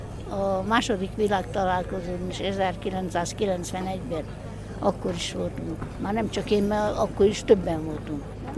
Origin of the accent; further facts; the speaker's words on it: Mureș County, Romania; Márosvásárhely környékiek, egy kis faluból vagyunk, mert nálunk még másodrendűek vagyunk. Magyarok vagyunk, de kisebbségek.